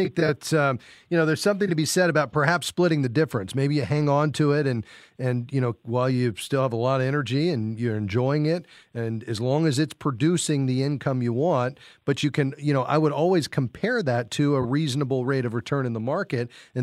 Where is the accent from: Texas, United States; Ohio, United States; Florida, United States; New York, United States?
Florida, United States; Fort Lauderdale; Edlene is in my hometown where I grew up, Fort Lauderdale, Florida.